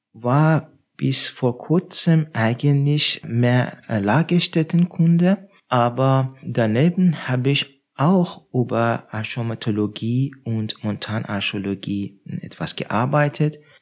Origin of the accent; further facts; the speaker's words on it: Iran; ich komme aus dem Iran.